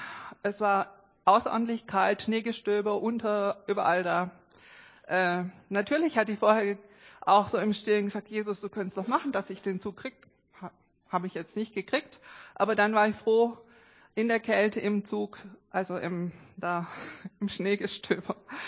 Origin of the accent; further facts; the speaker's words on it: Lorch, Germany; Ich komme aus Lorch und da bin ich auch in der Gemeinde gewesen